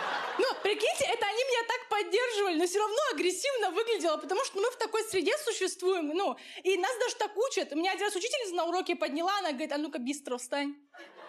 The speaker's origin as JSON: {"language": "Russian", "region": "Dagestan", "country": "Russia", "tie": "born or raised there", "said": "я из Дагестана родом."}